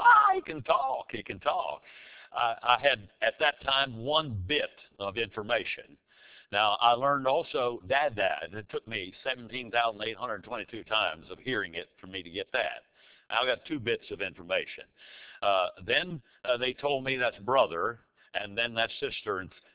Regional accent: Odd, West Virginia, United States; born there; I was born in West Virginia. You notice in the little bulletin article, I was born in Odd, O-D-D, and that explains a lot of things.

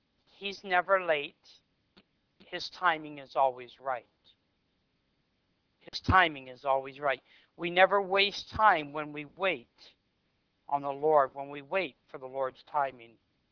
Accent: Michigan, United States; moved away as an adult; now in New York, United States; we came from Michigan, and we were in our church there for over 30 years. And we got to New York

